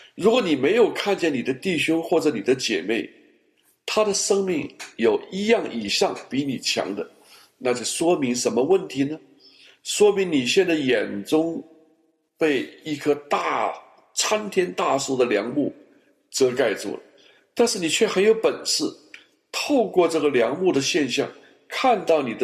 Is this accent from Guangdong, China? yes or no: yes; Guangzhou, Guangdong, China; 那我是从小在广州长大的，我又是北方人，所以我的国语和广东话都是 OK 的。